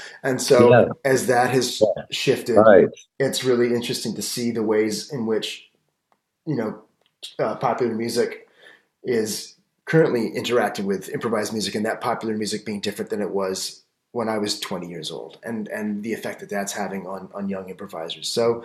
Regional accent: Toronto, Ontario, Canada; I grew up in Toronto, and I had a pretty wild way of arriving there myself.

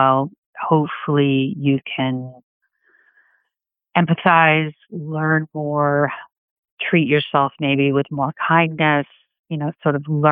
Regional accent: Boston, Massachusetts, United States; also born or lived in Andover / Brookline; I was born in Boston and then lived in Andover, Mass for a while. And then my mom moved back to Brookline, and we lived near Fenway Park, which was cool. So in the 80s, you know, I was born in 1969.

